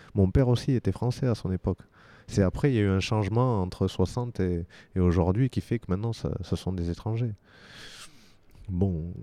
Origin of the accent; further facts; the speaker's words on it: Talence, Nouvelle-Aquitaine, France; Mais non, je suis né à Talence, à côté de Bordeaux. Je suis un Bordelais. J'ai jamais voulu partir de ma région.